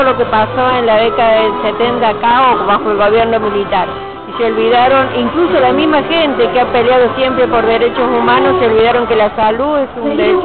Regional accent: Córdoba, Argentina; soy de Barrio Ituzaingó Anexo y integro el grupo de madres que se formó ahí en el barrio

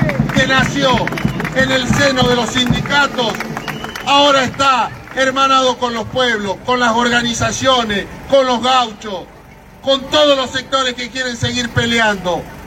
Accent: Jujuy, Argentina; Cada vez somos más los jujeños que nos vamos convenciendo de que tenemos que salir a dar batalla.

